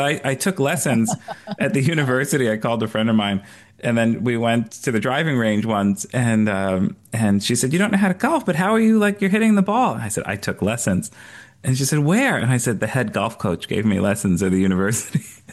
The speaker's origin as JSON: {"language": "English", "region": "New York", "country": "United States", "tie": "born or raised there", "said": "I grew up in New York. People travel an hour to get to work."}